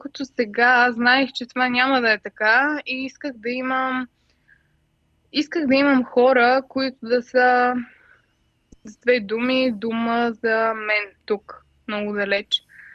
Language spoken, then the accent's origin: Bulgarian; Stara Zagora, Stara Zagora Province, Bulgaria; now in United States; аз съм от Стара Загора